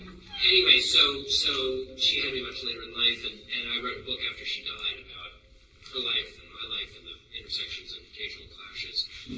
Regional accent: Virginia, United States; I live now across the river from where I grew up in Virginia, and we used to shoot 22s across the river, which means I was basically shooting at the house I now live in.

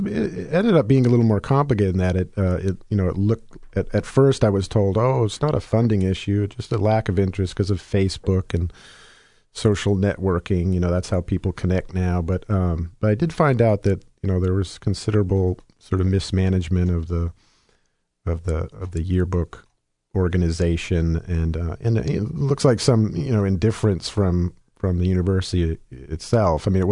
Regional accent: Massachusetts, United States; Well, I grew up in New England, so.

